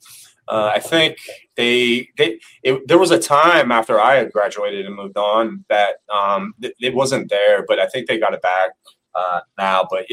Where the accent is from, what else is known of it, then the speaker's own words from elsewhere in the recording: Youngstown, Ohio, United States; So I grew up in Youngstown, Ohio, and going through the high school ranks, was recruited by a number of schools